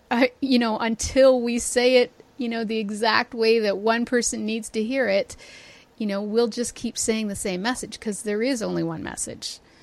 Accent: Toronto, Ontario, Canada; I'm from Toronto, so I don't have

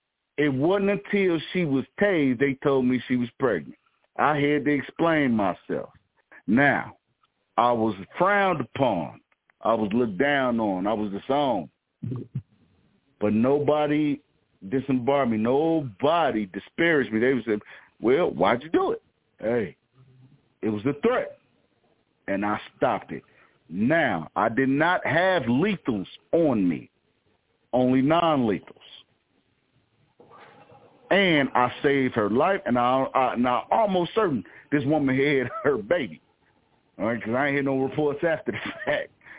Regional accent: Chicago, Illinois, United States; And I'm from Chicago originally.

